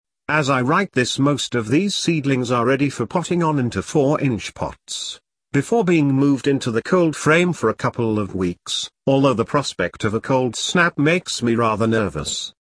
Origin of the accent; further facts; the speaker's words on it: Yorkshire and the Humber, United Kingdom; Being a Yorkshireman, something which remains as part of the psyche no matter how far one travels or where one eventually settles down